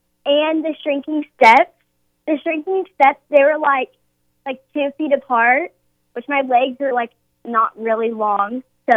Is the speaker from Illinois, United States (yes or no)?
no; Wichita, Kansas, United States; Yes, I'm from Wichita, Kansas.